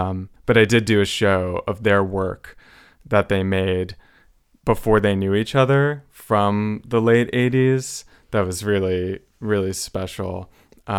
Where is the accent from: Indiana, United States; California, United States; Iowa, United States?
California, United States; Silver Lake; a lot of the times when I say, like, I'm from Silver Lake, people say, you must have seen so much change.